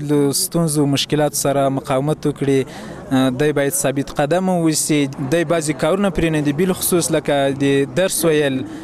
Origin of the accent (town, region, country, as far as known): Afghanistan